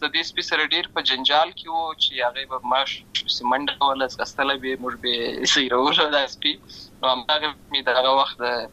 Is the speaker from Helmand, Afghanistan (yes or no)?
yes; Lashkar Gah, Helmand, Afghanistan; also born or lived in Uruzgan; زه په اصل کې د ورزګان ولایت یم، اما زه په هلمند ولایت لشکرګاه کې پیدا شوی یم